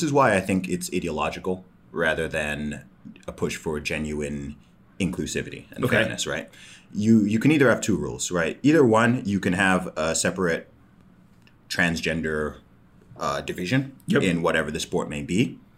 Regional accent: Saudi Arabia; also born or lived in United Kingdom; So I grew up in Saudi Arabia. I moved there when I was one. My family lived out there.

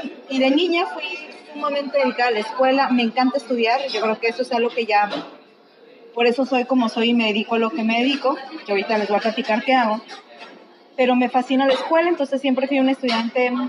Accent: Tijuana, Baja California, Mexico; also born or lived in State of Mexico; Yo nací hace algunos ayeres en el Estado de México. Muy chiquitita me vine a vivir a Tijuana, entonces 100% tijuanense

